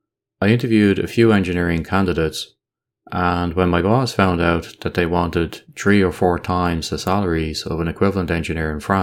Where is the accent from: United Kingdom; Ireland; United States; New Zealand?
Ireland; immediately what comes to mind is Stripe, the guys who come from my home country, Ireland